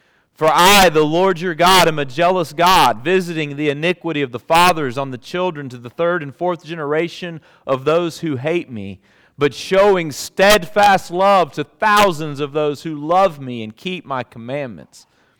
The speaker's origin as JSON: {"language": "English", "region": "Alabama", "country": "United States", "tie": "born or raised there", "said": "a circuit judge from my home state of Alabama became a household name."}